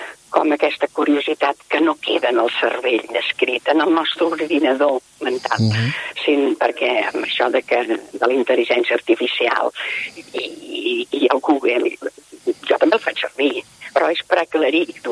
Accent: Soleràs, Catalonia, Spain; I nosaltres venim de pagès, som del Soleràs.

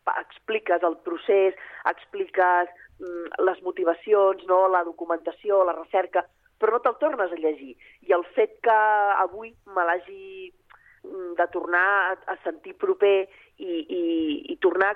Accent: Sabadell, Catalonia, Spain; perquè la Creu Alta és el meu barri, soc tallareta, i allà també comença la meva història

